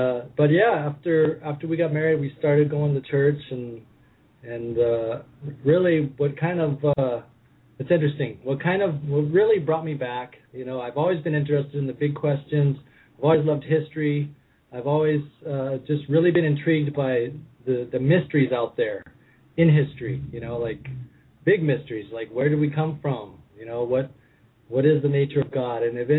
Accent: Pacific Northwest, United States; I was raised in the Pacific Northwest.

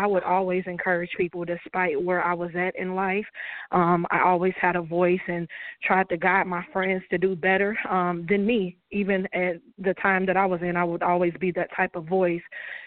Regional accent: Chicago, Illinois, United States; also born or lived in Bolingbrook; now in Joliet, United States; And I grew up on the Chicago west side, 14th and Colon, to be more exact and precise. I've resided out in Bolingbrook for about 6 to 7 years, and I am currently based out in the Joliet area as of now.

